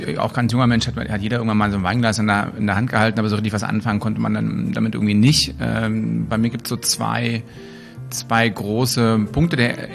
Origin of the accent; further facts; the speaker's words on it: Germany; nun komme ich aus der DDR